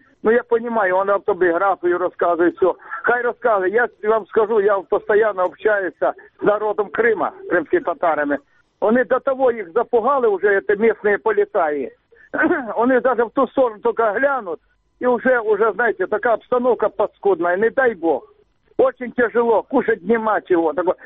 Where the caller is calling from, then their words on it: Crimea, Ukraine; Ага, добрий день, я із Криму.